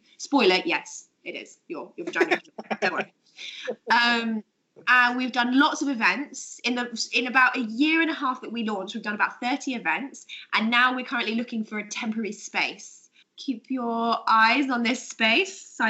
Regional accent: London, United Kingdom; And now I live in London and I grew up in London.

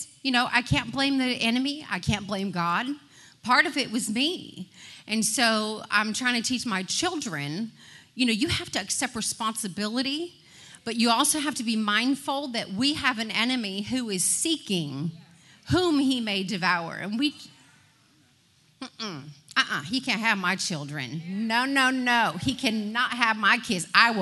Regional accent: California, United States; I am from Southern California.

